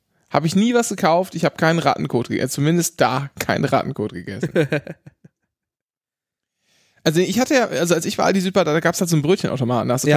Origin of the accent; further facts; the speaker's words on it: Northern Germany, Germany; Wenn man als Kind in Norddeutschland aufwächst.